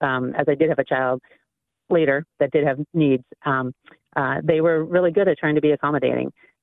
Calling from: Windham, Maine, United States; We are literally across from Sebago Lake. We're about 40 minutes from Portland. In the southwest area.

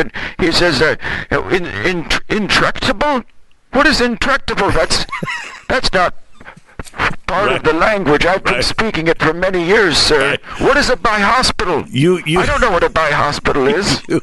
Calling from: Sun City, Florida, United States; I'm calling from Sun City, Florida.

